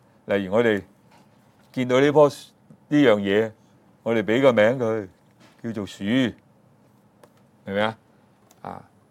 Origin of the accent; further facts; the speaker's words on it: China; 就好像我们中国人所说的那种无形无相的所谓气一样